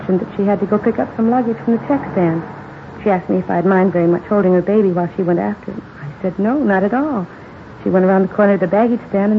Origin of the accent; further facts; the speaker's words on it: Cincinnati, Ohio, United States; Oh, no. I'm from Cincinnati. I got on the bus there and then went down to Dallas.